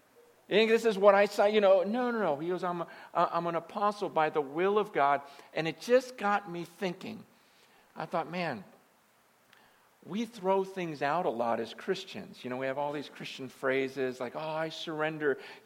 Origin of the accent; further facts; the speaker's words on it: Carpinteria, California, United States; now in Bay Area, United States; moved here to the Bay Area a few months ago, I was from Southern California over by Reality Carpinteria, and just weren't enough Chinese people down there.